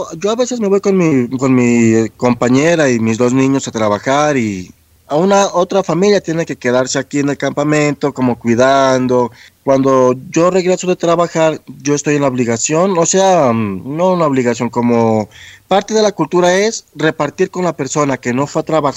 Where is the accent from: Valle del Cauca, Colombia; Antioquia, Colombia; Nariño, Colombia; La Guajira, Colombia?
Nariño, Colombia; Pasto; Siendo nosotros los pastusos de nacimiento, de toda la vida, mi abuelo, mi abuela eran de aquí de Pasto, mi padre, mis hijos, todos.